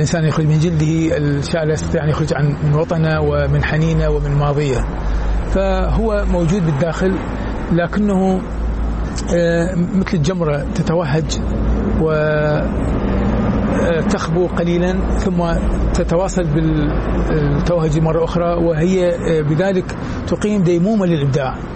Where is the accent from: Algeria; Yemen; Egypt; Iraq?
Iraq; moved away; أنا من خرجت من العراق 1993، حوالي الآن 21 سنة، لكن أحس أنني لا أزال متواصل، وكأنني تركت العراق أمس